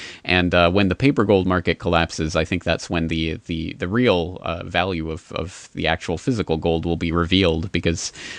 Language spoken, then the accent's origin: English; Canada; now in Japan; In fact, I'm not American. I'm a Canadian who lives in Japan